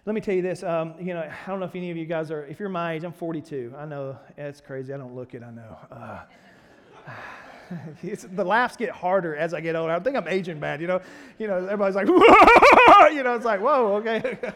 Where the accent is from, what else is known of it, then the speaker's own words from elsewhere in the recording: Alabama, United States; I grew up in Alabama, man. When we had tons of revivals in Alabama, which is always interesting.